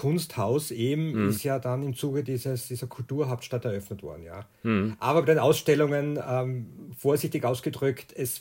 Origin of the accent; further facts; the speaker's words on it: Graz, Styria, Austria; Ich komme aus Graz und lebe ein 2-3 Kilometer östlich von Graz.